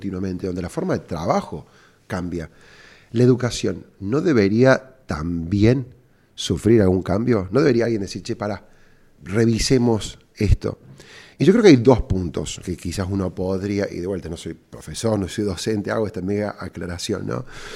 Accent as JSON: {"language": "Spanish", "region": "Córdoba", "country": "Argentina", "said": "cordobés y emprendedor."}